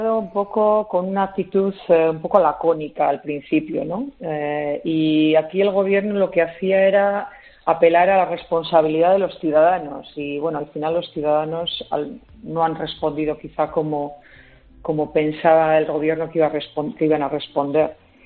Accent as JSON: {"language": "Spanish", "town": "Bilbao", "region": "Basque Country", "country": "Spain", "said": "yo soy bilbaína, o sea que el frío, la lluvia me suenan bastante conocidas y ya llevo aquí mucho tiempo, entonces estoy más acostumbrada."}